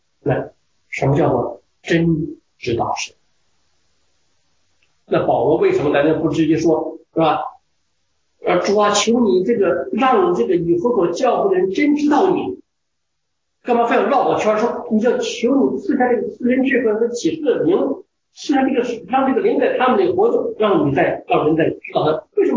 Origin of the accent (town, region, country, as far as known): China